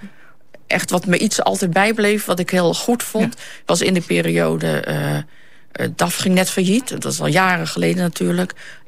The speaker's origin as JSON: {"language": "Dutch", "town": "Rotterdam", "region": "South Holland", "country": "Netherlands", "said": "Ik ben geen Utrechtse. Ik ben van oorsprong een Rotterdamse."}